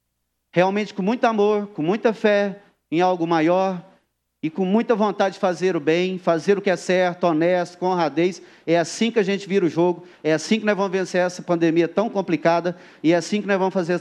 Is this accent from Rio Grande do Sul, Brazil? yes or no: no; Grupiara, Minas Gerais, Brazil; eu também sou de Grupiara